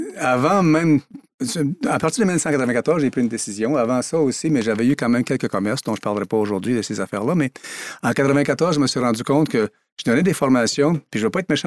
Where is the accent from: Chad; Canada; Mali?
Canada; Ontario; Moi, je suis natif de l'Ontario